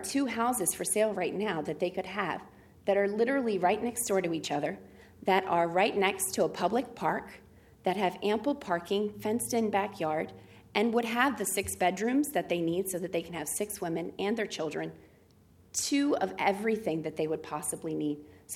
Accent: Smyrna, Delaware, United States; We grew up in Smyrna, which was a small town, and so we had everybody knew everybody.

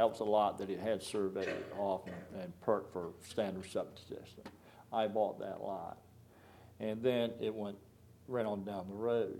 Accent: Delmar, United States; I was born and raised in Delmar, managed a fiberglass company up the road for 20 years, always wanted to come back to this area.

